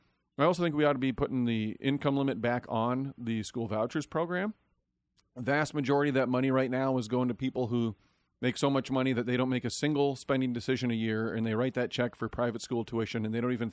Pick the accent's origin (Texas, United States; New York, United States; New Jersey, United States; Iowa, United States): Iowa, United States; Decorah; So, you know, in my hometown in Decorah, where I grew up, there's Trout Run Trail.